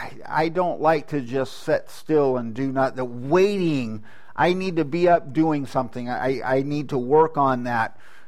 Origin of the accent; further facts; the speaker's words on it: California, United States; Where I grew up in California, down in the San Joaquin Valley, hawks, never saw eagles